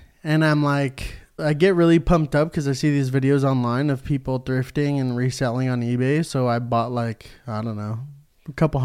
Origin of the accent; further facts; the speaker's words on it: Whittier, California, United States; And for those who don't know, we're from Whittier, California.